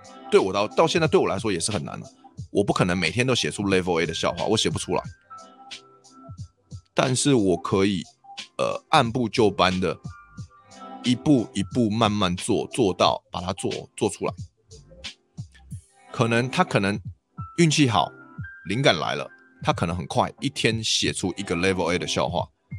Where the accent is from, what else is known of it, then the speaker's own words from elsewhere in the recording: Taiwan; 至少18、19年，我一个台湾人还在那边混吃混喝，我还能够赚到钱。